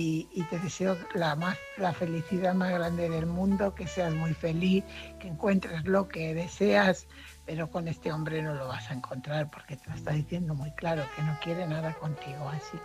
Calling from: Fuenlabrada, Community of Madrid, Spain; corresponsal de Fuenlabrada.

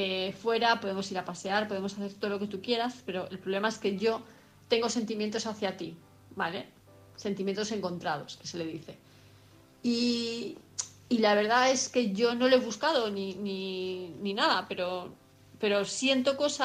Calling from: Palma, Balearic Islands, Spain; de Palma de Mallorca.

